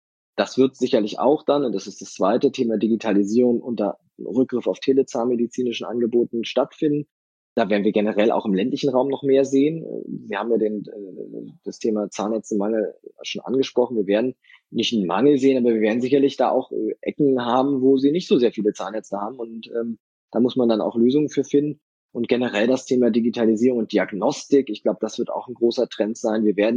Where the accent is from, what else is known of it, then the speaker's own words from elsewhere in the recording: Northern Germany, Germany; Ich komme ja auch aus dem Norden.